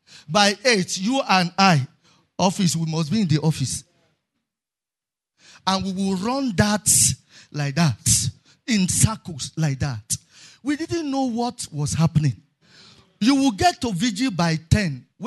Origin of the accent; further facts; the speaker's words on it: Ibadan, Oyo, Nigeria; Jotter of when I was growing up in Osos Church, Bodija, Ibadan. I'm talking of 1986, 87, 88.